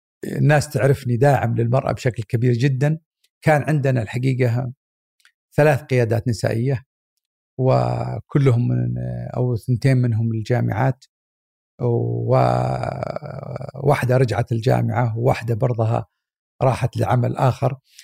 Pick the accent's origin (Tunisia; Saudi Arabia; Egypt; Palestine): Saudi Arabia; Mecca, Makkah Province; born there; وبعد الحج فعلا ولدت، وكانت طبعا وقتها في مكة، فبعد انتهاء حجها ولدت وهي في مكة